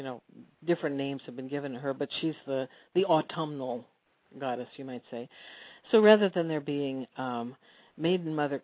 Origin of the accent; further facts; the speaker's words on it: Alaska, United States; I had the privilege of growing up in Alaska.